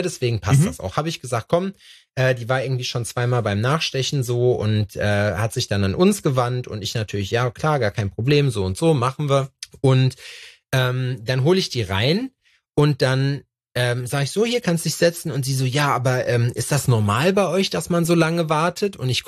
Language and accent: German; Germany; Wir sind Deutsche